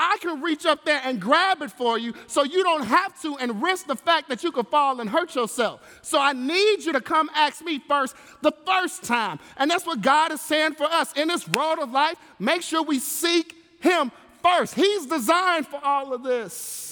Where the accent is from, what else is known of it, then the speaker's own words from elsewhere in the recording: Inglewood, California, United States; You know, I grew up in Inglewood, and it seemed like everybody in the community, everybody went to church.